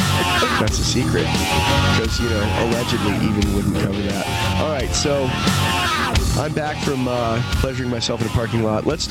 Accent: Westfield, New York, United States; The house I grew up in Westfield, New York, this house was built in 1850.

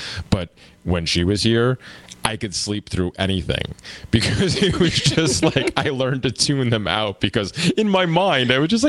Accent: Pennsylvania, United States; Because my whole family's from here, so when I grew up in Pennsylvania, we used to come up here a lot to visit the family and stuff.

